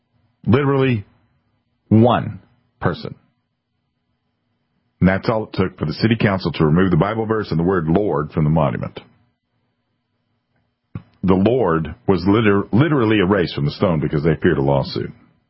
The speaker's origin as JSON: {"language": "English", "region": "South Carolina", "country": "United States", "tie": "born or raised there", "said": "the most recent example of this bloodless jihad happened right here in my home state of South Carolina"}